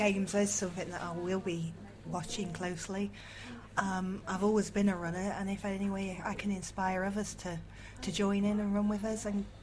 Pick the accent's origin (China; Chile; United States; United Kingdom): United Kingdom; Willington, England; I'm also from Willington.